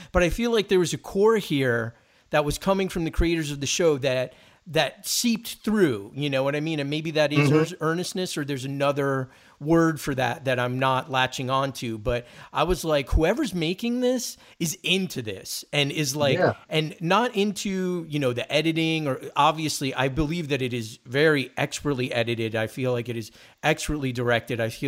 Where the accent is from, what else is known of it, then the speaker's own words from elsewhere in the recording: East Coast, United States; I'm sorry, we're all from the East Coast.